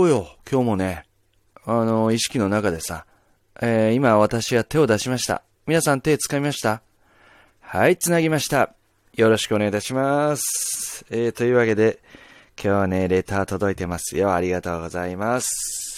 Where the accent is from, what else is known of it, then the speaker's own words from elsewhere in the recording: Nagasaki, Japan; まずは、地元が近所、どのぐらい近所なんだろう、これ。